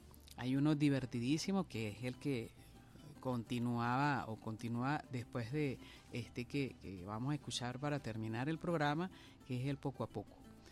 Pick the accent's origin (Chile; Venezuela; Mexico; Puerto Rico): Venezuela; cómo somos los venezolanos